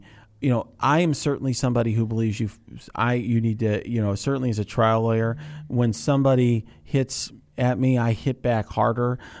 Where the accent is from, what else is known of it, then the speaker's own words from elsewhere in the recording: United States; And I guess I'm an American first and a Democrat second.